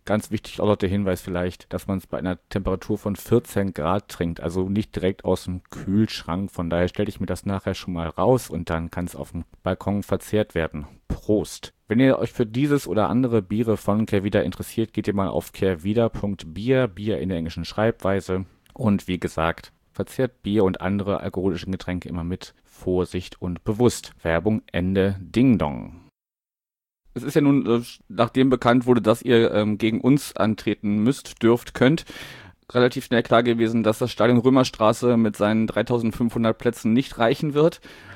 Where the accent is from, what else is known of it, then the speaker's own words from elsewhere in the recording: Wuppertal, North Rhine-Westphalia, Germany; Ja, also ich komme ursprünglich auch aus Wuppertal, also gar nicht so weit weg von Duisburg